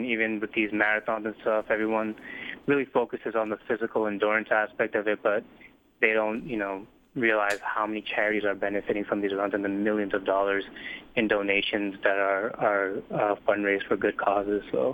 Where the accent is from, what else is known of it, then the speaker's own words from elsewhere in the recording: Boston, Massachusetts, United States; I'm from Boston, I'm actually just visiting Alaska.